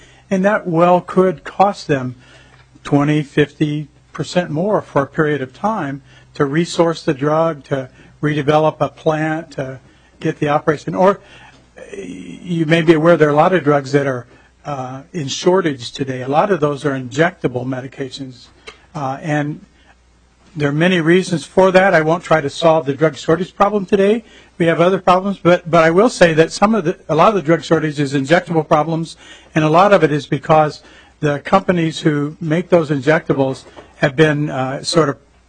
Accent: Missouri, United States; I'm originally from Missouri, the show me state.

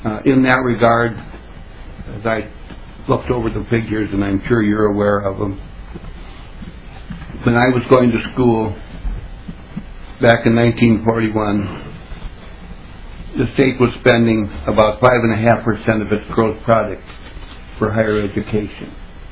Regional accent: Goodyear, United States; born there; now in Duluth, United States; I live in Duluth. I was born in Goodyear, attended Goodyear Public High School, St. Thomas College, and graduated from the University of Minnesota Law School in 1941.

